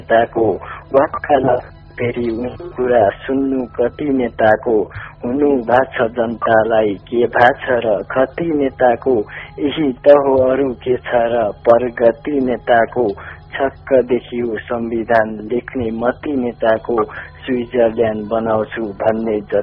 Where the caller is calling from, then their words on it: Rolpa, Lumbini Province, Nepal; रोल्पाको सातबाट देखि